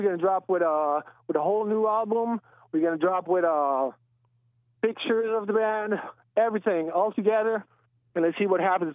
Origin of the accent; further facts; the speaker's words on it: Rome, Lazio, Italy; now in Switzerland; So I live in Switzerland, but I grew up in Rome, which I had so many great times.